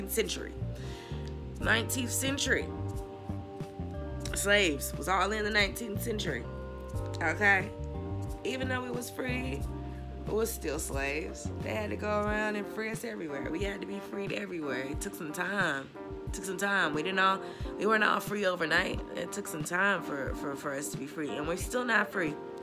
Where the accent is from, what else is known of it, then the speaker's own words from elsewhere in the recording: the South, United States; somebody that's born and raised in the South, everything in me, every bone in me is Southern.